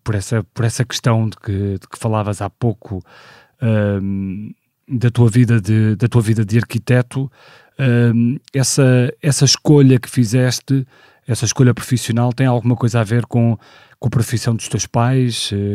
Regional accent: Porto, Norte, Portugal; born there; nasci no Porto em 1976

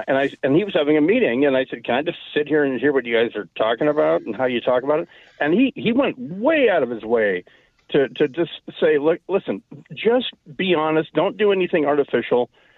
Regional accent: Port Angeles, Washington, United States; I'm from Port Angeles, went to Wazoo.

